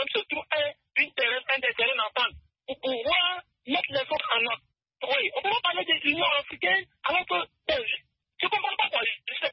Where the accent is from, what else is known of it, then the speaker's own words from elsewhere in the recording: Côte d’Ivoire; Je suis un Ivoirien.